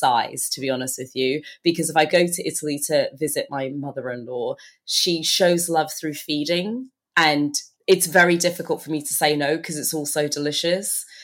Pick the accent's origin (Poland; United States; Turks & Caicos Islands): Turks & Caicos Islands; also born or lived in Bahamas; So I was born in the Bahamas. I'm actually originally from the Turks and Caicos Islands.